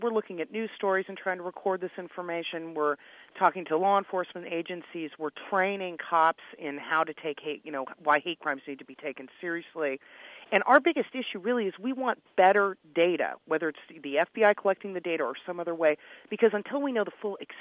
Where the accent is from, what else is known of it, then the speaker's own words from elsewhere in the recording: Alabama, United States; You've got my home state here of Alabama that reported one hate crime last year for a population of over 4 million people.